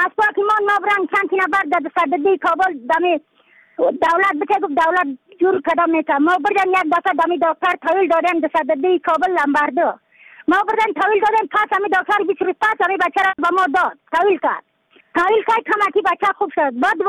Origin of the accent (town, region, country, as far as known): Badakhshan, Afghanistan